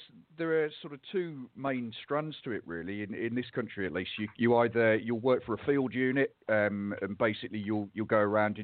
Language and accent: English; Solihull, West Midlands, United Kingdom; now in Wales; No, I'm from the Midlands. So I grew up in Solihull. Yeah, just to the south of Birmingham.